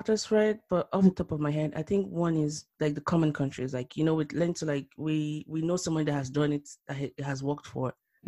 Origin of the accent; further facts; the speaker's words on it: Lagos, Nigeria; It's a Yoruba name. I was born and bred in Nigeria. Lived in Lagos and then went to Oyo for high school, Federal Government Girls College Oyo.